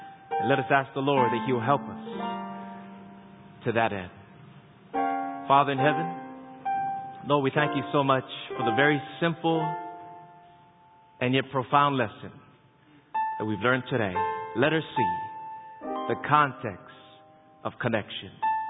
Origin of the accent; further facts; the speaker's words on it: Hawaii, United States; I'm from Hawaii. He's from Hawaii.